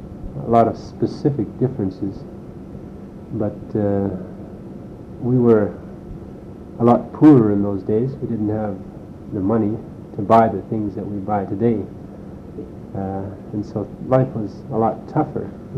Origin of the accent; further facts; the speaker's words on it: Saskatchewan, Canada; born there; I was born in Saskatchewan, 1940, a small town near Lawson, which is actually close to Moose Jaw. I was born out in a farm.